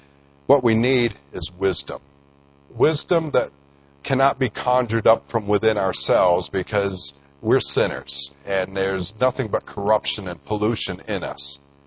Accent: Michigan, United States; Or there are two men from my home state, Michigan. I'm ashamed to admit that they came from where I came from.

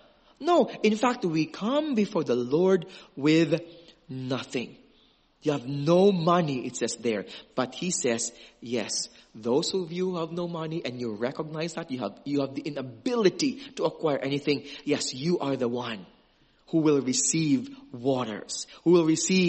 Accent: Philippines; I'm a Filipino. I'm used to the water here. I lived here all my life.

